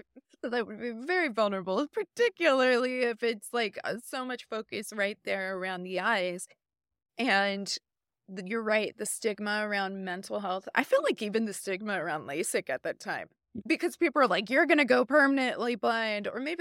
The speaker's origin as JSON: {"language": "English", "region": "Bible Belt", "country": "United States", "tie": "born or raised there", "said": "I grew up in the Bible Belt, and it was very much seen as you need to get right with God."}